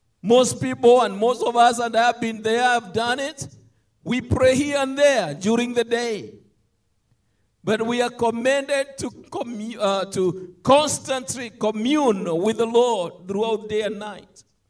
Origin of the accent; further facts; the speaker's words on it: Kenya; moved away as an adult; now in United States; as many of you all know, I was born and raised in Africa. And I was 20, in my early 20s, when I came in the United States.